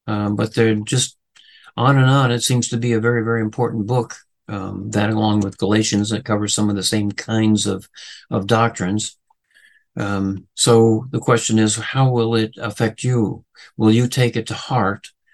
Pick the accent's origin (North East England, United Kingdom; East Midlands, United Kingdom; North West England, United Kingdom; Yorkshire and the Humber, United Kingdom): North West England, United Kingdom; Manchester; also born or lived in London; I recall almost no anti-Semitism growing up in Manchester, the second largest Jewish population in the UK.